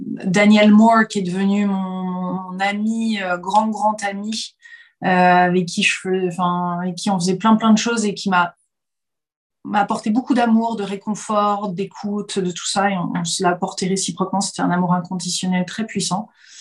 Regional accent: Nantes, Pays de la Loire, France; also born or lived in California, United States; jusqu'à l'âge de 8 ans, on s'est posé à Nantes. Donc j'ai vraiment grandi à Nantes

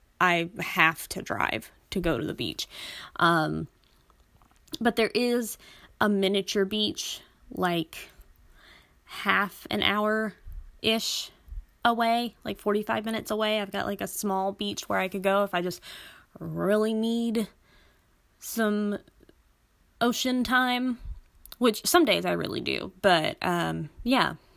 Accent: Florida, United States; if you grew up in Florida, if you were born and raised in Florida, or if you grew up in Florida like me, you know what I'm talking about.

